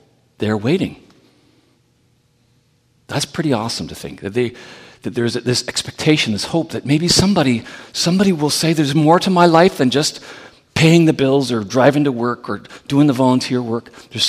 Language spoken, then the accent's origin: English; Brooklyn, New York, United States; also born or lived in Sault Ste. Marie; I was born in Sault Ste. Marie and raised in Brooklyn